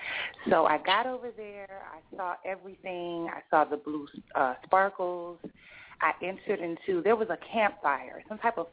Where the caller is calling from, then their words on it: Miami, Florida, United States; I'm calling from Miami.